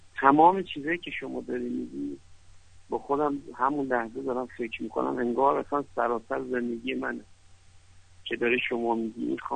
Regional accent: Tehran, Tehran Province, Iran; چیزی که تو تهران بزرگ شدم و زندگی کردم دیدم و میگم الان 41 سالمه مجردم

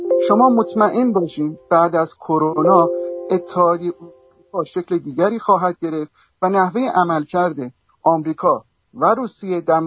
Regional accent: Iran; now in United States; ما به عنوان یک ایرانی باید وضعیت خودمون رو مشخص بکنیم

